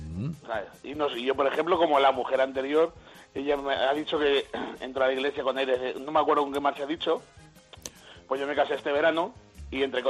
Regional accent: Ciudad Real, Castilla-La Mancha, Spain; que yo soy de Ciudad Real

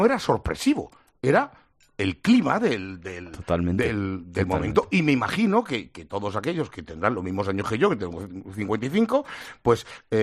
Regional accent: Madrid, Community of Madrid, Spain; viviendo en aquella casa en la que nos criamos, en Carabanchel Alto

